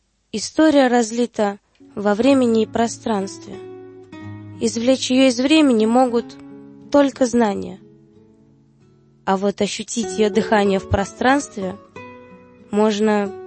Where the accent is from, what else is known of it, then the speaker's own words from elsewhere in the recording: Moscow, Russia; born there; Я родилась в Москве, да?